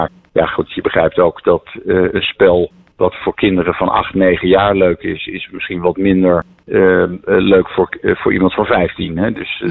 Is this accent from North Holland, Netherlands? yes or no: no; Oegstgeest, South Holland, Netherlands; Ik ben zelf opgegroeid in Oegstgeest.